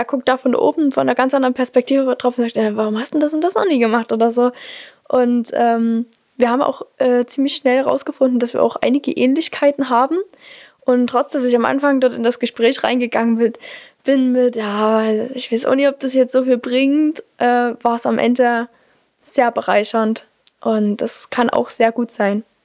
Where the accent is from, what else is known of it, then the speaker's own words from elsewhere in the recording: Bernsdorf, Saxony, Germany; Das ist ein Berg, der ist bei uns in Bernsdorf, grenzt ein bisschen an Gersdorf ran.